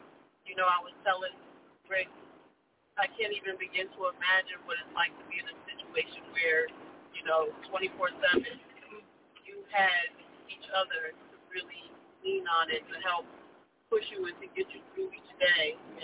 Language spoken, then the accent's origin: English; Canada; that's something that I'm used to from back when I grew up in Canada.